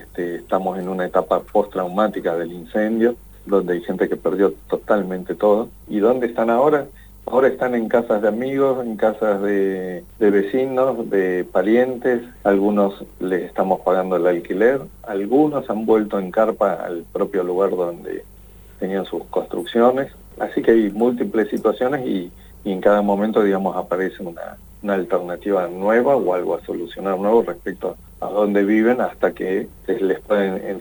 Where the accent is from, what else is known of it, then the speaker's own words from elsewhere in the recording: Chubut, Argentina; como nosotros somos de Chubut